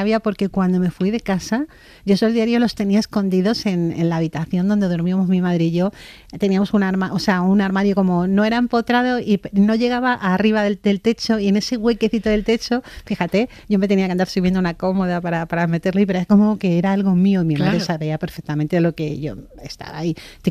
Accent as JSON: {"language": "Spanish", "town": "Madrid", "region": "Community of Madrid", "country": "Spain", "said": "he vivido dos veces en el mar, yo soy de Madrid."}